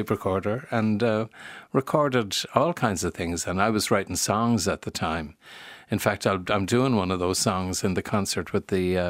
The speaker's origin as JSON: {"language": "English", "town": "Limerick", "region": "Munster", "country": "Ireland", "tie": "born or raised there", "moved": "as an adult", "lives_now": "Dublin, Ireland", "said": "as an only kid growing up in Limerick. And then I came to Dublin right in the middle of the student revolution in the late 60s."}